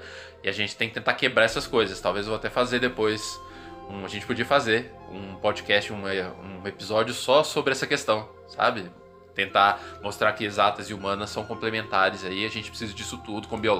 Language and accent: Portuguese; Minas Gerais, Brazil; Eu sou mineiro, adoro contar história.